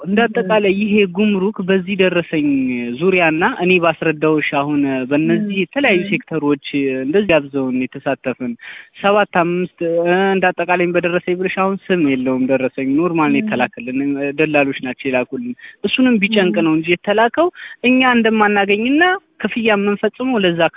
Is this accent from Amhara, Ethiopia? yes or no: yes; Dessie, Amhara, Ethiopia; እኔ ደሴ ነው ቤት የደሴ ልጅ ነኝ